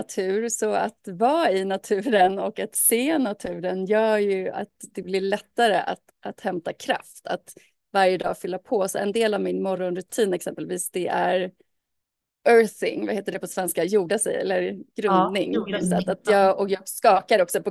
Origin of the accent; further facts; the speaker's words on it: Stockholm, Stockholm County, Sweden; moved away; Jag var ju hemma i Stockholm, det är inte mitt hem längre, men jag var där, det är där jag kommer ifrån.